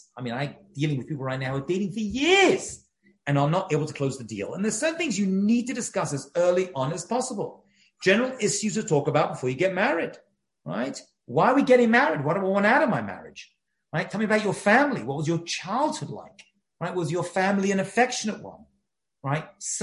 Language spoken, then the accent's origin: English; United Kingdom; I'm from Britain originally